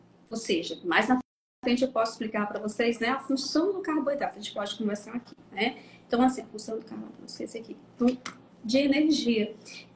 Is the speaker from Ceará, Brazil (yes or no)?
yes; Itarema, Ceará, Brazil; now in Fortaleza, Brazil; sou do interior do Ceará, né, Itarema, Ceará.